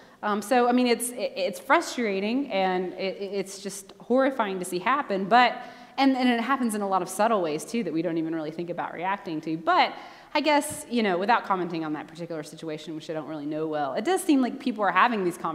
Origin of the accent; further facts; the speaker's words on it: Dayton, Tennessee, United States; coming from East Tennessee, tiny little town, Dayton, Tennessee. Most of the people in my hometown don't really think like me about these things